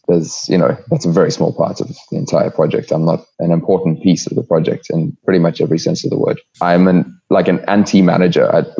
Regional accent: South Africa; moved away as an adult; I am South African. I left South Africa in 2011.

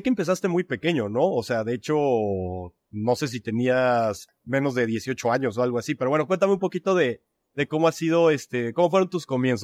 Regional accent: Mexico; moved away as an adult; now in Spain; aunque yo soy de México, llevo 5 años y medio casi aquí en España

